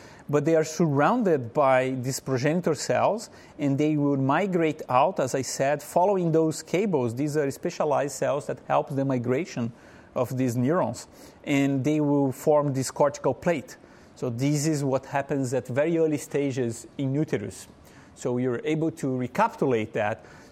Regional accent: Brazil; And I told you I'm from Brazil.

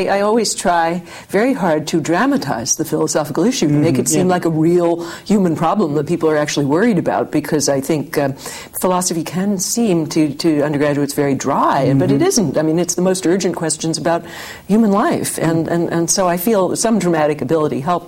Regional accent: Bryn Mawr, Pennsylvania, United States; also born or lived in New York City; Well, I was born in New York City, but then soon after that, we moved to suburban Philadelphia. So I grew up on what was called the Main Line in Bryn Mawr, Pennsylvania.

